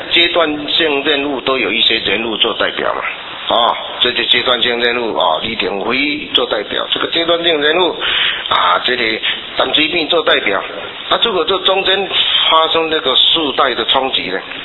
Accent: Taiwan; 这样来我们台湾人出来全世界走到头没人承认我们叫做中华民国的时候

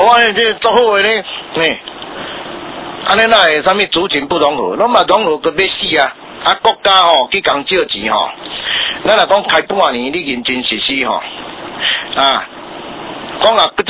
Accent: Taiwan; 他已经享受到很大的福报我们台湾人的祝福了

